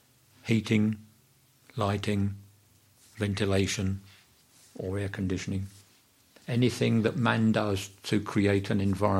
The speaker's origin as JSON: {"language": "English", "region": "London", "country": "United Kingdom", "tie": "born or raised there", "also_born_or_lived": "Middlesex", "said": "Because I was born in Middlesex and educated in London"}